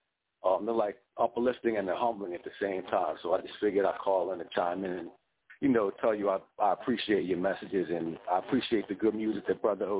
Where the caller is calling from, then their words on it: New Jersey, United States; I'm calling from South Jersey.